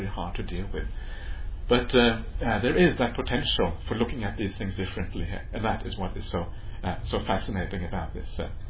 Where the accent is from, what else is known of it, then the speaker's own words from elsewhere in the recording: Norway; where I came from Norway.